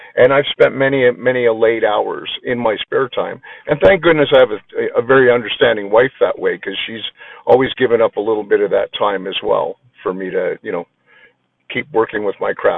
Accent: Canada; And we're Canadian, man.

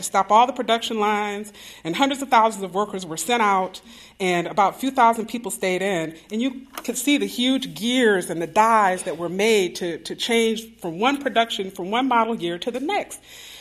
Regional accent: Flint, Michigan, United States; I'm from Flint, Michigan.

